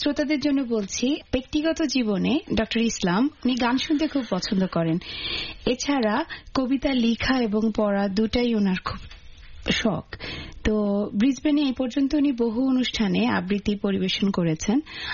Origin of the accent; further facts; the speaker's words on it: Bangladesh; যেহেতু আমরা সবাই বাংলাদেশি